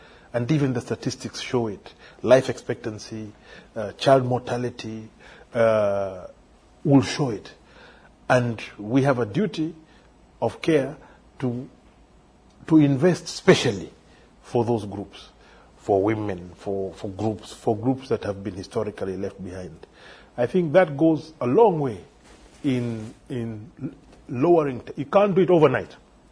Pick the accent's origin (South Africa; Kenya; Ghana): Kenya; now in United States; I'm a Kenyan, so I have a difficulty here.